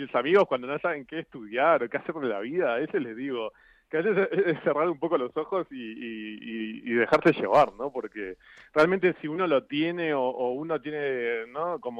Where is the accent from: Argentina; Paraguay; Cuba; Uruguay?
Uruguay; Para los uruguayos soy el uruguayo y para aquí soy el uruguayo